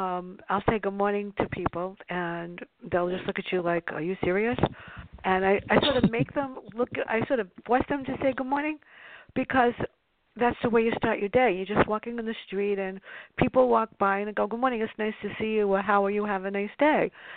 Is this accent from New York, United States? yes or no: yes; Bronx, New York, United States; I grew up in the South Bronx.